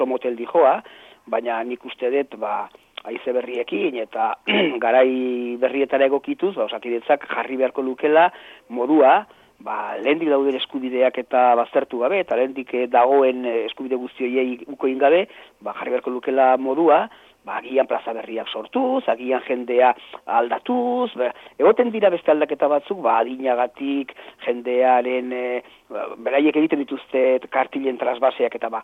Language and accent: Basque; Basque Country, Spain; nik euskalduna naiz. Eta nik euskara nerea dut